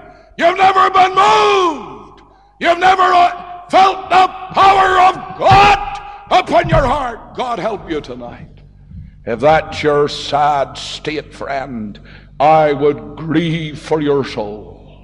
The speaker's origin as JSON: {"language": "English", "town": "Ballymena", "region": "Northern Ireland", "country": "United Kingdom", "tie": "born or raised there", "said": "I went to visit a young man who was mixed up in the pleasures of my hometown of Ballymena."}